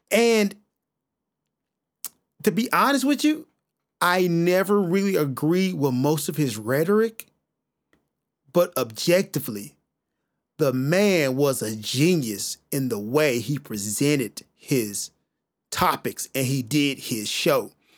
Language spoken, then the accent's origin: English; West Memphis, Arkansas, United States; And I am from the South, West Memphis, Arkansas. It's where I was born and raised.